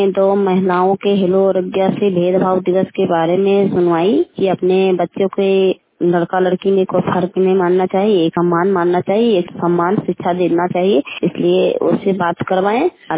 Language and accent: Hindi; Dhorakola, India; मैं ढोराकोला का रहने वाली हूँ।